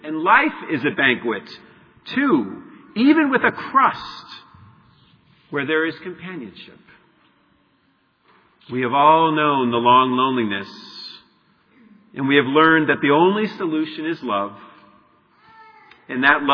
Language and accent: English; Ireland; As an Irishman, I imagine a lot of people at this table, and it's a raucous, heaven's raucous.